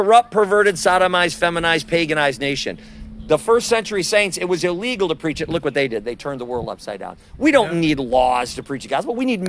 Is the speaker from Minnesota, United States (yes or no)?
no; Wisconsin, United States; I'm from Wisconsin. I always say the Packers, I call them out.